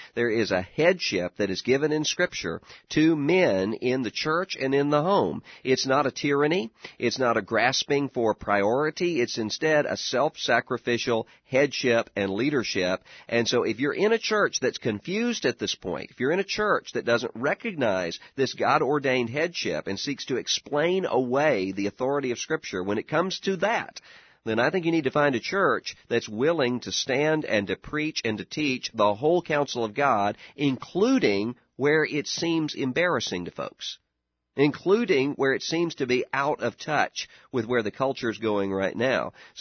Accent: Mississippi, United States; in my home state of Mississippi

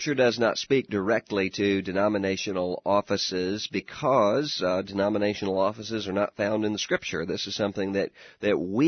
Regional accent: Mississippi, United States; In my home state of Mississippi, Governor Haley Barbour, Republican, won re-election

